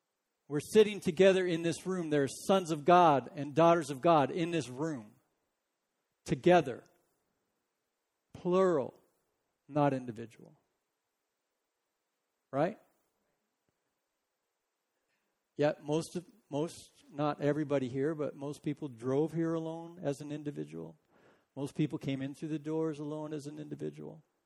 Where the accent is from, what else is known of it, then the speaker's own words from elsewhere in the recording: California, United States; I was from California. Thank you. California. You know, growing up in California, we said hi to everybody.